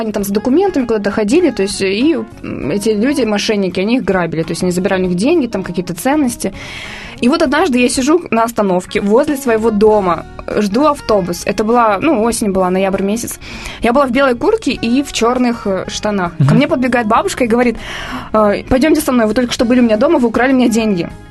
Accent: Yekaterinburg, Sverdlovsk Oblast, Russia; now in Moscow, Russia; Я приехали мы из Екатеринбурга в Москву поступать

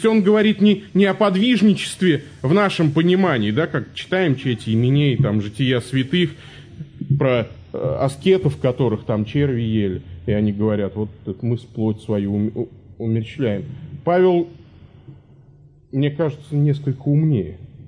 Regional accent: Samara, Samara Oblast, Russia; У нас в Самаре, откуда я родом

